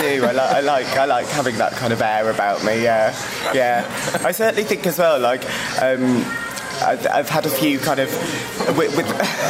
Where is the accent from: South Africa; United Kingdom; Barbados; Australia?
United Kingdom; Darlington, North East England; When I go back to Darlington, that's where I'm from. I don't sound like I'm from Darlington, do I?